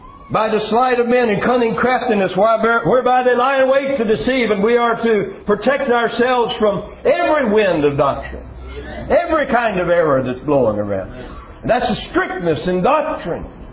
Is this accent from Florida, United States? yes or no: yes; Lakeland, Florida, United States; near my hometown of Lakeland, Florida